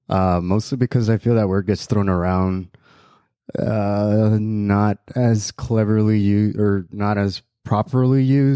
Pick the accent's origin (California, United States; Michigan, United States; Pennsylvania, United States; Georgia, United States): California, United States; Los Angeles; No, I grew up in Los Angeles. One of the remaining few Angelinos, I feel like.